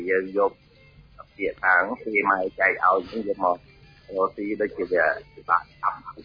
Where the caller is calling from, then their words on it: Phnom Penh, Cambodia; ខ្ញុំនៅភ្នំពេញ